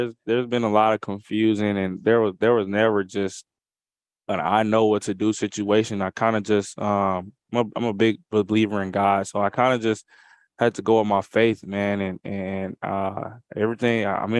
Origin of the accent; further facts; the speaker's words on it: Atlanta, Georgia, United States; But here in SEC Media Day in my hometown, representing football